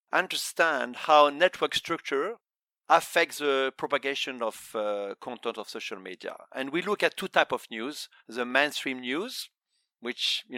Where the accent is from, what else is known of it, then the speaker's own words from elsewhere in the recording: Sweden; I'm originally from Sweden